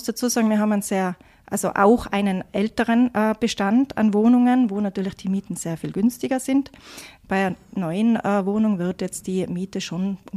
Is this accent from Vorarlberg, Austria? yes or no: no; Tyrol, Austria; Ja, da kommt sehr viel zusammen bei uns in Tirol.